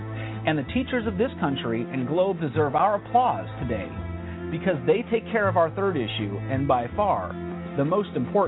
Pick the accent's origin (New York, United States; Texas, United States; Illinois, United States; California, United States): California, United States; Los Angeles; I was a typical latchkey kid growing up in Los Angeles, California.